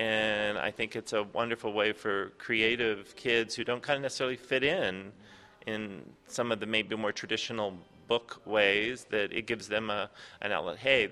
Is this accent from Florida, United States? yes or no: no; Washington, District of Columbia, United States; so they moved to Washington, D.C., so I grew up in Washington, D.C., and it was all new to them